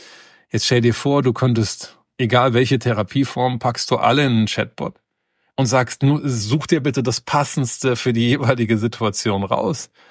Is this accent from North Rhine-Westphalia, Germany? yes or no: yes; Cologne, North Rhine-Westphalia, Germany; ich bin ja hier in Köln groß geworden